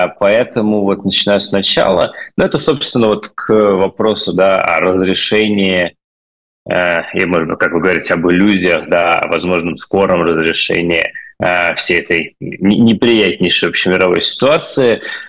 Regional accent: Saint Petersburg, Russia; я из Петербурга

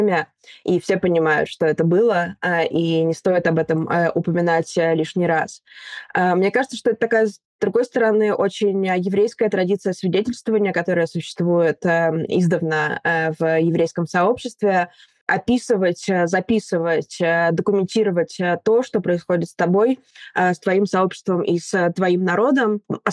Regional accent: Russia; в том числе в России, откуда я родом

